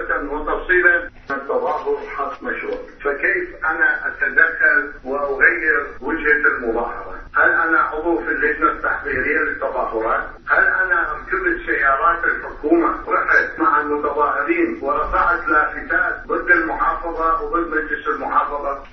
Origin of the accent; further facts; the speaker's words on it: Mosul, Nineveh, Iraq; وأنا من أهل الموصل